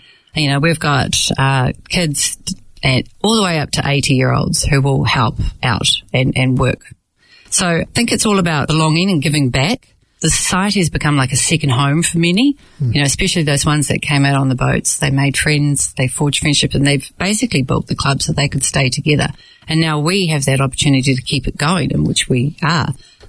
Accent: Oratia, Auckland, New Zealand; I was born here, as were my parents, but we were raised Delhi. You know, we grew up in Oratia with millions of cousins

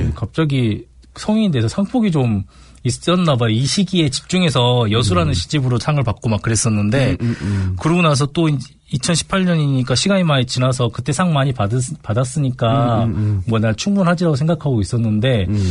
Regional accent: Gwangju, South Korea; also born or lived in Mokpo; 저는 그 목포에서 태어나서 광주에서 주로 자랐고요. 네. 광주 농성동 본당에서 신앙생활 했습니다.

